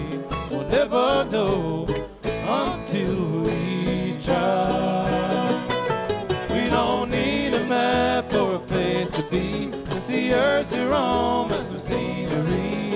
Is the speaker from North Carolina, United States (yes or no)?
yes; Asheville, North Carolina, United States; We're from Asheville. We all live down there.